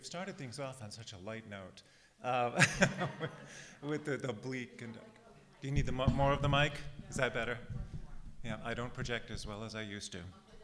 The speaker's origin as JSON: {"language": "English", "town": "Warwick", "region": "Rhode Island", "country": "United States", "tie": "born or raised there", "said": "I'm someone who had grown up in Rhode Island. I grew up in Warwick, and being a true Rhode Islander, I went all the way to Kingston to go to school."}